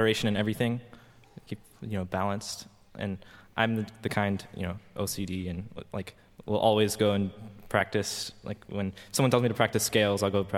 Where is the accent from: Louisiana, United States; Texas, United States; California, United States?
Louisiana, United States; Shreveport; I was originally from Shreveport, and she ran a Suzuki program there with 150 students.